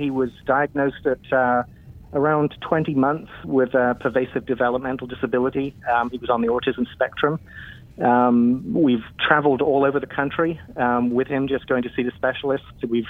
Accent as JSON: {"language": "English", "region": "England", "country": "United Kingdom", "said": "I'm from England, so I had no clue what baseball was anyway"}